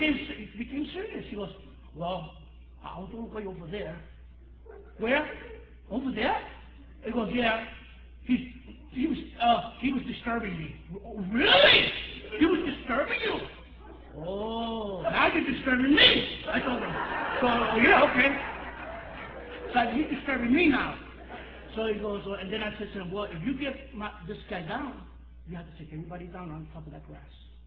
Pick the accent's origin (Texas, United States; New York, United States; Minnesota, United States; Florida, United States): New York, United States; Knowing me, I'm from New York, you know, he don't know me.